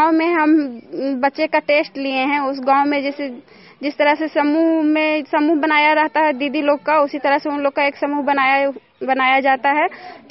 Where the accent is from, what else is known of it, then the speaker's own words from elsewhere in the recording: Nagar Nausa, Bihar, India; और मैं नगर नौसा ब्लॉक से हूँ।